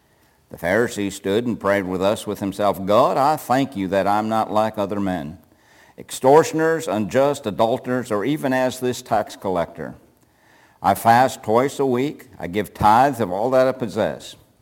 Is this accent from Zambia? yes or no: no; United States; I'm very thankful that I'm an American.